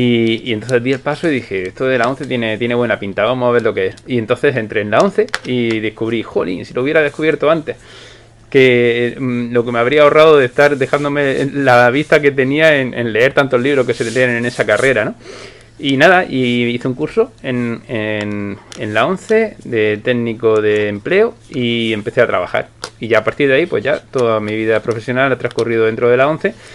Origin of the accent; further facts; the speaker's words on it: Santiago de la Ribera, Region of Murcia, Spain; also born or lived in Cartagena; yo fui a nacer a Cartagena y después a los 2 o 3 días cuando le dieron el alta a mi madre, me volví a mi pueblo, que es Santiago de la Ribera, a orillas del Mar Menor, en Murcia.